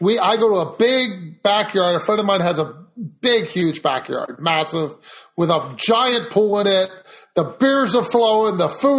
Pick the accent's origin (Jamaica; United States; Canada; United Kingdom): Canada; I'm Canadian.